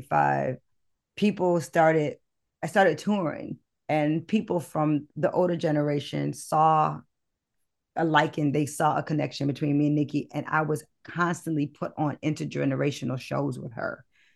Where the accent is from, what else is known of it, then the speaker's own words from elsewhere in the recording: Detroit, Michigan, United States; I'm from Detroit.